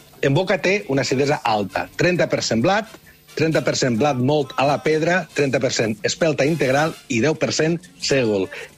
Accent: Vila-real, Valencian Community, Spain; jo sóc de Vila-real, de Castelló.

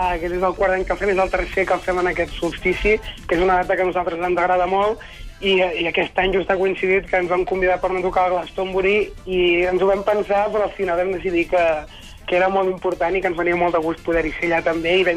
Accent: Catalonia, Spain; nosaltres som dels pobles del Ripollès

